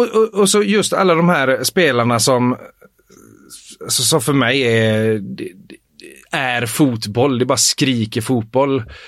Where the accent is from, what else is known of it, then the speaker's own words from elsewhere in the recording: Älvängen, Västra Götaland County, Sweden; det var ju alltså jag växte upp i Älvängen.